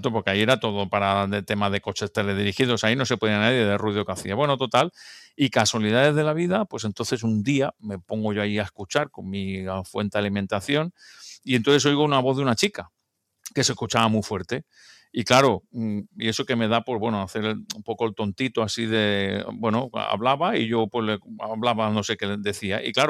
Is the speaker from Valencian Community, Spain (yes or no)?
no; Barcelona, Catalonia, Spain; born there; also born or lived in Sant Boi de Llobregat; now in Sitges, Spain; soy de la provincia de Barcelona, nací en Barcelona, aunque estuve muchos años viviendo en una provincia que se llama Sant Boi de Llobregat, y luego fui cambiando a otros sitios y en la actualidad estoy viviendo en la población costera de Sitges